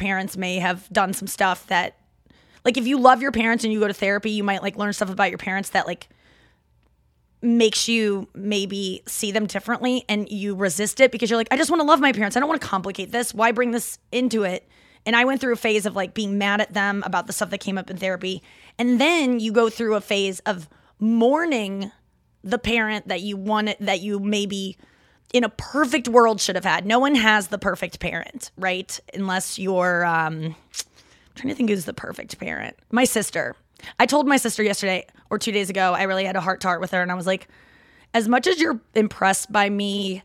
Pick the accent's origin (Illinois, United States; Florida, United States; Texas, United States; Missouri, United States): Missouri, United States; St. Louis; accent: Midwest; some people that are not St. Louisans have said that my Midwest accent is kicking right now.